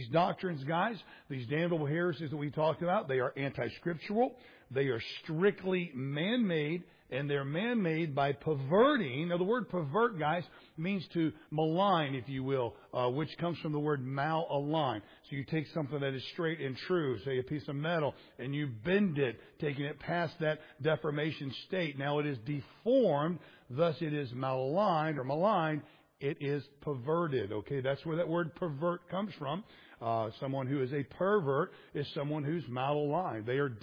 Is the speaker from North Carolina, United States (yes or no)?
no; Florida, United States; and I grew up in Florida, the alligators